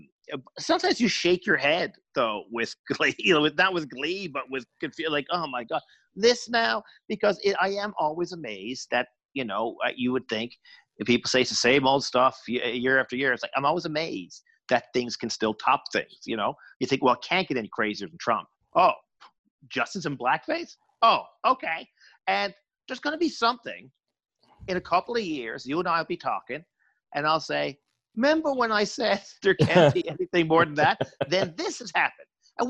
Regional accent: Canada; as a Canadian

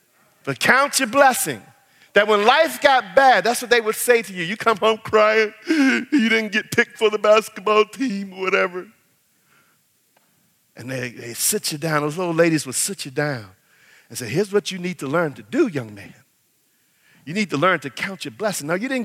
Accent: the South, United States; where I grew up in the South, Southern folks had some little things that they said.

